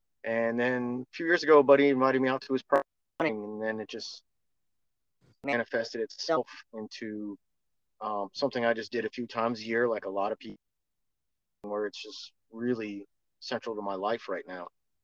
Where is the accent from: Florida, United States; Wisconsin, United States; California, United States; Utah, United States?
Florida, United States; Live Oak; I grew up in Live Oak, not too far from here. Those in Florida will know where it's at. Rural town. We lived out in Suwanee County. Lived there, grew up there till I was 11.